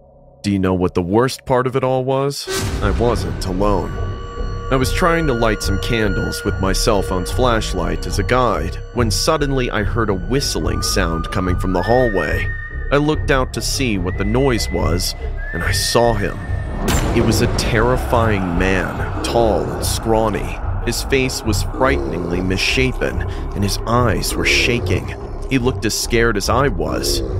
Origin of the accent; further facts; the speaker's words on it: Canada; now in California, United States; I'm Canadian, but I live in California. I used to be reluctant to leave my country